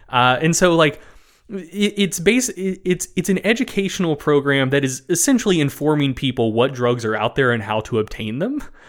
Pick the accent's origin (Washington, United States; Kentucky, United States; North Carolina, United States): North Carolina, United States; Yeah, like, I grew up in North Carolina.